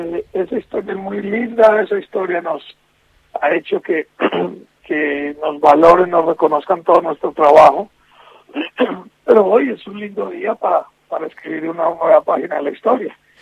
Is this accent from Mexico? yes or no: no; Colombia; no dejo de ser colombiano por eso, y no dejo de amar a mi país, y no dejo de sentirme orgulloso de ser colombiano, a pesar del estigma, pero soy feliz siendo colombiano y eso no lo voy a cambiar nunca.